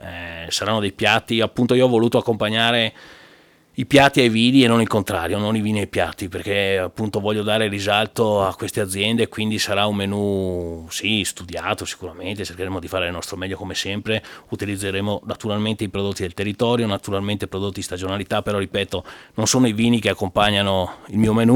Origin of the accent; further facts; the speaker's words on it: Sappada, Friuli-Venezia Giulia, Italy; Io vengo da Sappade, no? Sappade è detto anche il paesino del sole